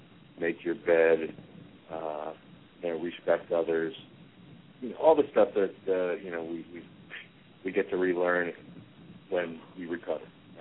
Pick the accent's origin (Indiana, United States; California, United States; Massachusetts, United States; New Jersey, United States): New Jersey, United States; little place in Blairstown, New Jersey that I didn't know existed near my hometown, about 15 minutes from my hometown, actually